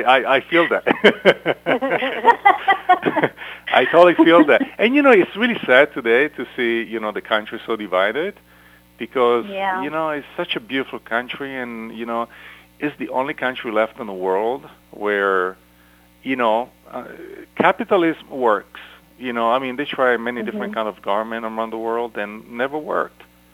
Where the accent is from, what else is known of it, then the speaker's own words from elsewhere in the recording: Milan, Lombardy, Italy; moved away as an adult; now in United States; Oh, originally from Italy, Milan.